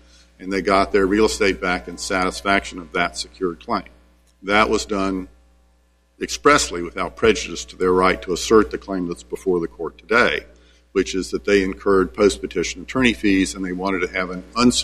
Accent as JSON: {"language": "English", "town": "Chapel Hill", "region": "North Carolina", "country": "United States", "said": "from Chapel Hill, North Carolina."}